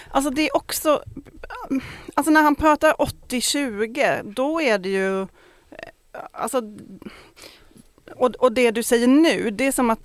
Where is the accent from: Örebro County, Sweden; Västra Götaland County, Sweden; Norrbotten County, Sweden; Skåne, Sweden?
Skåne, Sweden; Malmö; han tar ju min hemstad Malmö som skräckexemplet.